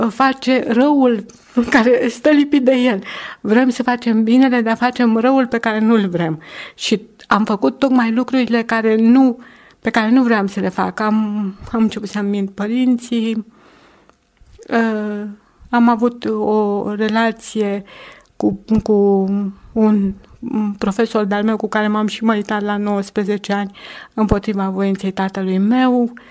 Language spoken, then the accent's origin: Romanian; Ploiești, Prahova, Romania; suntem din Ploiești, am 52 de ani și soțul meu 56